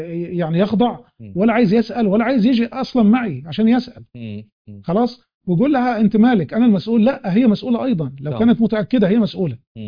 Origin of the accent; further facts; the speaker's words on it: Egypt; البلطجه عندنا في مصر يعني. في الشام يقول لك شبحنه